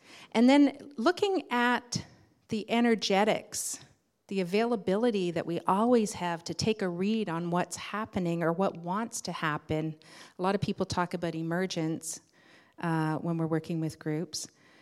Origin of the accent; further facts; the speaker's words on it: Canada; Or at least maybe as a Canadian, I'm feeling that you know, there's a value around everybody should be allowed.